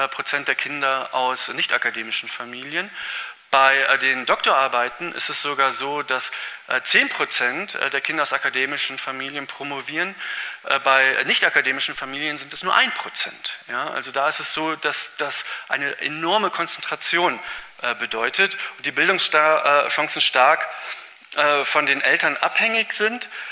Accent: Northern Germany, Germany; wenn ich das als Norddeutscher sagen darf

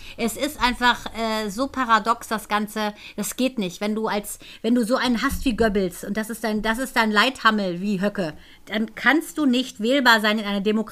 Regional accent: Kassel, Hesse, Germany; es ist ja so nah auch an Kassel, da wo ich wo ich aufgewachsen bin.

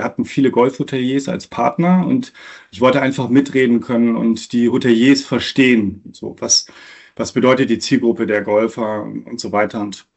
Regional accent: North Sea coast, Germany; ich bin letztendlich an der See aufgewachsen, an der Nordsee

